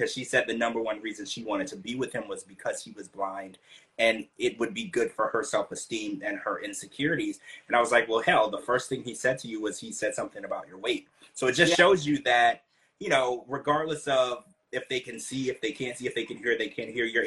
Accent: Louisiana, United States; You know, I grew up in Louisiana, so there was a lot of witchcraft and voodoo and stuff

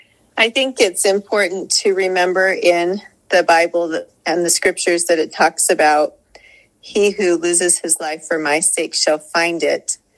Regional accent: Wellsville, Utah, United States; I'm from Wellsville, Utah.

